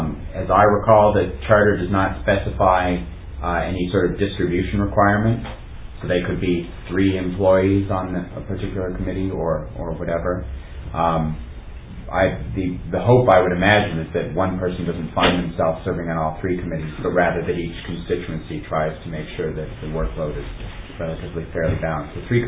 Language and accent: English; Calgary, Alberta, Canada; I'm from Calgary. It's a part that consistently, including this election, votes conservative.